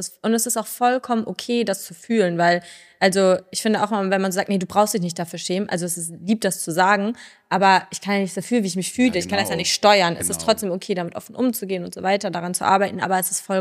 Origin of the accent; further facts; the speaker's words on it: Hamburg, Germany; ich bin zwar in Hamburg immer schon groß geworden